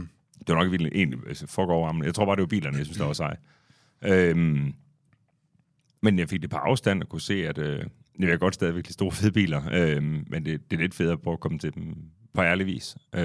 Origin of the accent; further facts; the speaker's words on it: Randers, Central Denmark Region, Denmark; jeg var 42 år gammel, så jeg er fra 1980, og født og opvokset i Randers.